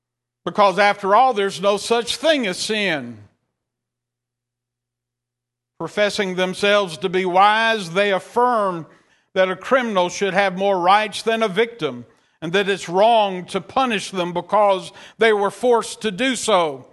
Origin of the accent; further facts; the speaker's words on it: Texas, United States; I'm from East Texas, and I learned that at an early age.